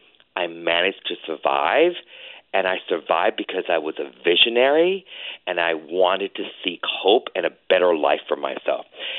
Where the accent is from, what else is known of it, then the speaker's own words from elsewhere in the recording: Connecticut, United States; I grew up here in Connecticut, so I have a lot of deep roots in this market share.